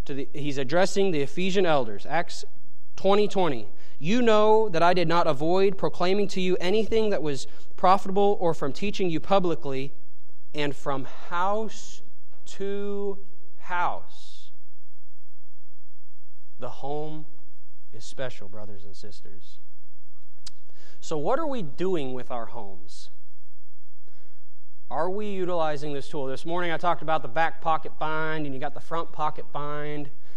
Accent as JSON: {"language": "English", "region": "Oklahoma", "country": "United States", "said": "I'm from Oklahoma. I don't know this area."}